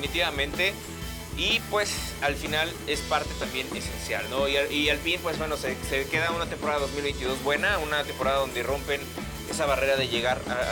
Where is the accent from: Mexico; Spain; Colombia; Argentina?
Mexico; Vimos y lo sufrimos como mexicanos